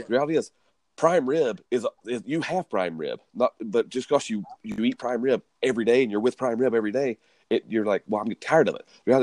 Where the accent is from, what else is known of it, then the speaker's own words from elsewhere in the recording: the South, United States; now in Utah, United States; I'm born and raised in the South. We moved to Utah 4 years ago, actually moved out here for work